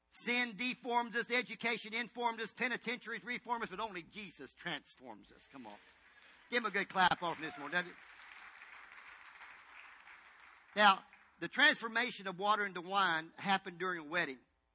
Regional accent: Tennessee, United States; I was in Tennessee, and I grew up in Tennessee a portion of my life, and we'll be back there tonight.

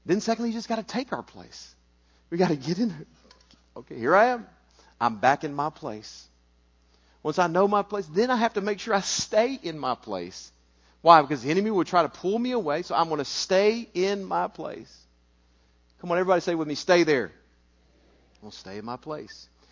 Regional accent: Mexico; And so I grew up in Mexico, like I know good food.

